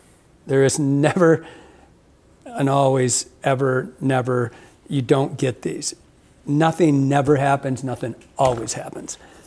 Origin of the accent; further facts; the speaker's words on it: Michigan, United States; But growing up in Michigan with all the log jams, you know, it was a, that was a climax white pine forest and totally, totally clear cut.